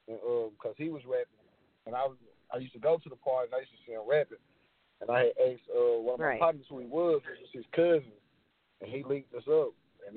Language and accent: English; McGehee, Arkansas, United States; Oh, I'm from Arkansas, Southeast Arkansas, small town called McGee, Arkansas. We call it the Muddy. Where I'm from. I'm from McGee. I'm 26.